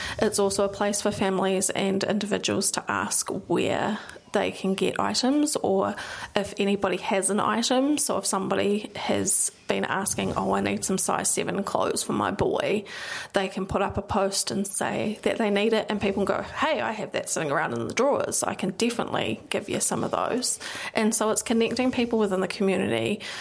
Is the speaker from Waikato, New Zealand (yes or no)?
no; Wellington, New Zealand; I'm originally from Wellington.